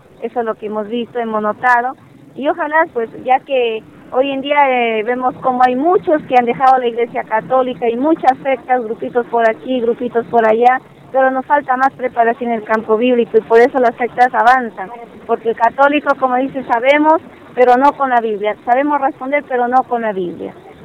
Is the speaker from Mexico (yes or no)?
yes; Mexico; en mi país, a lo que es México